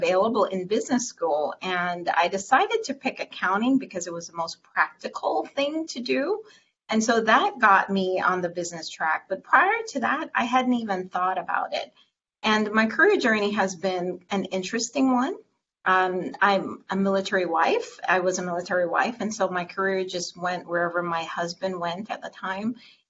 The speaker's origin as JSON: {"language": "English", "country": "Jamaica", "tie": "born or raised there", "said": "So as a young girl in Jamaica, I grew up in Jamaica."}